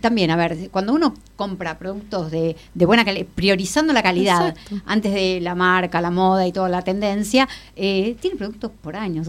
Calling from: Panama; de Charlotte, Carolina del Norte. Soy una artista panameña en USA

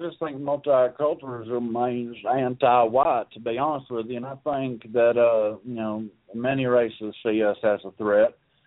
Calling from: Mississippi, United States; I'm in Mississippi.

